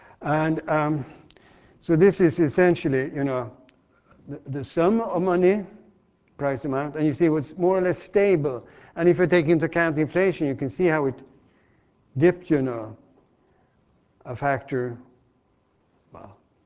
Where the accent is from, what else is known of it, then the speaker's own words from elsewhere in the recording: Gothenburg, Västra Götaland, Sweden; he was doing that in my hometown of Gothenburg.